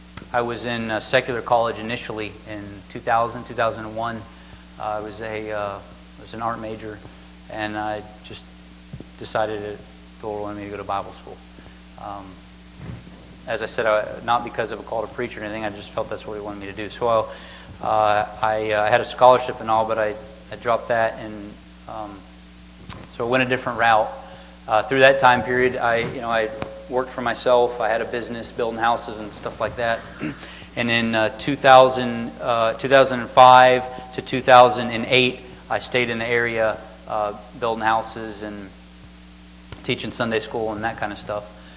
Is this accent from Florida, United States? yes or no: yes; Pensacola, Florida, United States; born there; I was born down south, which makes it easier to get the gospel. I was born in Pensacola, Florida.